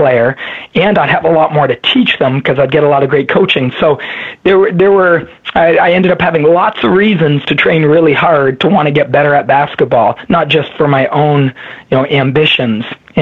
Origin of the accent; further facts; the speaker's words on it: Windsor, Ontario, Canada; growing up in my hometown in Windsor, Ontario, just across the border from Detroit.